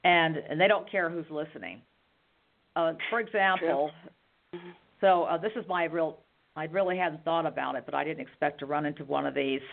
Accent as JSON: {"language": "English", "country": "United States", "lives_now": "Germany", "said": "Oh, yeah. Yeah. I'm American, but I live and work in Germany."}